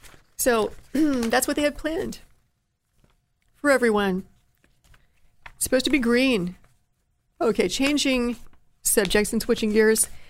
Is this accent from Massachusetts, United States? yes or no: no; Ohio, United States; I'm from Appalachia, Ohio. What goes on there? We move coal with railroads.